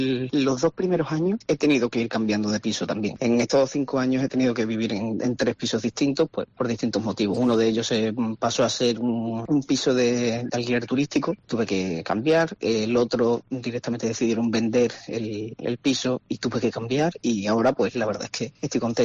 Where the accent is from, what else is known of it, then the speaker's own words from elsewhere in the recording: Extremadura, Spain; yo en verano suelo trabajar en Extremadura, cerca de mi pueblo